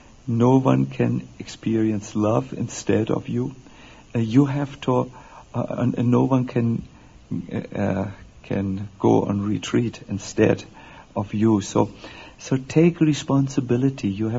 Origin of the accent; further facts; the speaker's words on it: Germany; English is a second language; I'm speaking German without an English accent. I come from Germany, and I'm born really in a family of achievers.